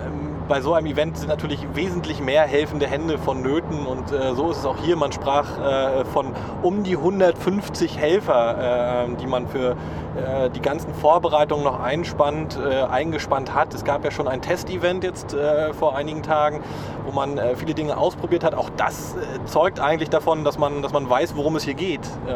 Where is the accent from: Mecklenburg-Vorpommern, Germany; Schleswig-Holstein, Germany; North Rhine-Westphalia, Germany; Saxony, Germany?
Mecklenburg-Vorpommern, Germany; für unsere Begriffe, also als Mecklenburger und Vorpommern